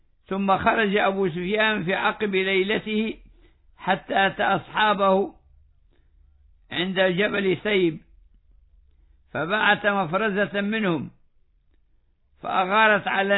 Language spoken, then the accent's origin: Arabic; Libya; accent: Libyan; والسويق هو ما نسميه في لهجتنا الليبية السويقة